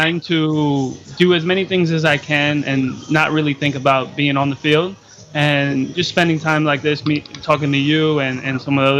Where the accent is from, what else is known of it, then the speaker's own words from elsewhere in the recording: New York, United States; moved away as an adult; now in St. Petersburg, United States; we were very nervous on moving down just because we grew up in the Northeast, and weren't sure how we were going to like it, but we fell in love with St. Pete